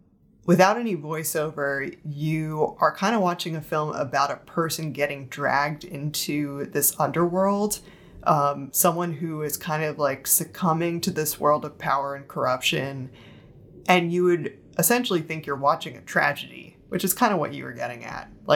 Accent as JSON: {"language": "English", "region": "New Jersey", "country": "United States", "said": "I'm from New Jersey, for the listeners who don't know. Because yeah. It's not obvious from my heavy accent."}